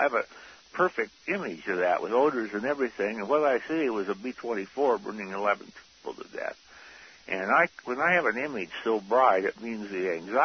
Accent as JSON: {"language": "English", "town": "Walla Walla", "region": "Washington", "country": "United States", "tie": "born there", "said": "I was born in Walla Walla, Washington on June 8th, 1942"}